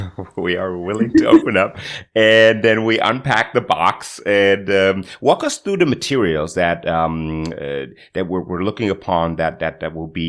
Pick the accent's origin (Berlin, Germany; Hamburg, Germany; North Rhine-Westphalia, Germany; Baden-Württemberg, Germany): Berlin, Germany; Oh, no, in my hometown. I thought, except your hometown. In my hometown. Oh, my God. In Berlin...